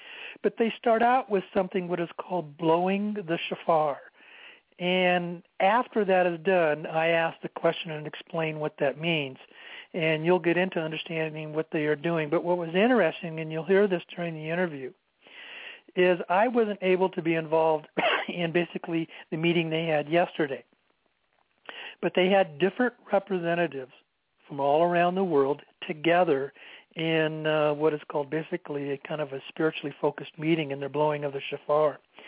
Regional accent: Sedona, Arizona, United States; it was filmed here in Sedona, my hometown where I live.

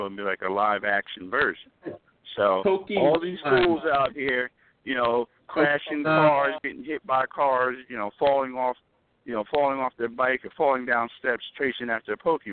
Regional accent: New Jersey, United States; Living close to the big city, you know, being born and raised in Jersey and spending many times, you know, many hours on trains, subways

